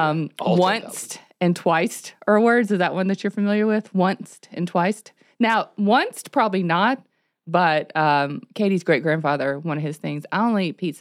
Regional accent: Shelby, North Carolina, United States; Like Cleveland. I'm from Cleveland County because most people won't know Shelby.

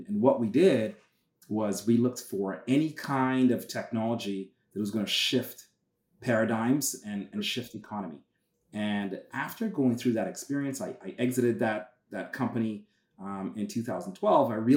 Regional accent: Trinidad & Tobago; I was born here. Mm-hmm. But I grew up in Trinidad and Tobago.

